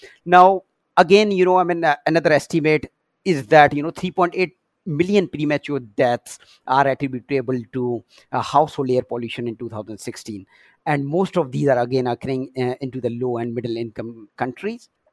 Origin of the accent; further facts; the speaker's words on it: India; English is a second language; because I've been sort of born and raised in India.